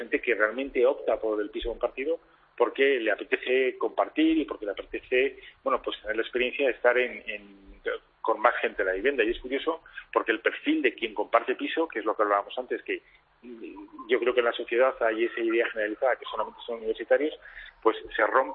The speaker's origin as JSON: {"language": "Spanish", "town": "Ávila", "region": "Castile and León", "country": "Spain", "also_born_or_lived": "Madrid", "moved": "as an adult", "said": "cuando me vine, yo soy de Ávila, me vine a estudiar, me imagino como en tu caso, a la universidad, a Madrid"}